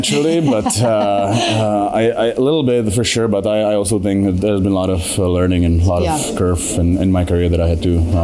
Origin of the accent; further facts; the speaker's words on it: Czechia; English is a second language; I have a big family, and we're helping in community in my hometown back home in Czech Republic, and I want to also help around here too.